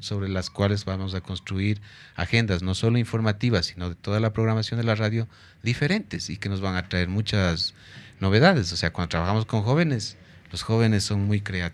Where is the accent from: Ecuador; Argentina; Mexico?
Ecuador; Sucumbíos; Pero el rato que les digo que soy de Sucumbíos se ponen así asustados.